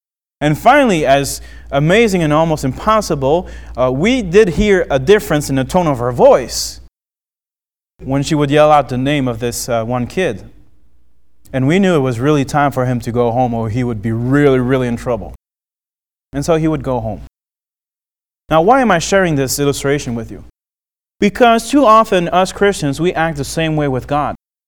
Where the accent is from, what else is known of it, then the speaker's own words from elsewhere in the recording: France; when I was a young kid growing up in France.